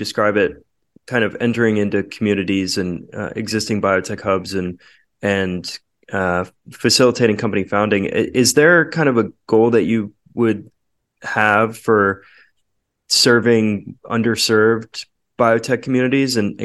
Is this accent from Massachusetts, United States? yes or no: yes; Boston, Massachusetts, United States; I am from Boston, and every time I go back, there's more lab space being built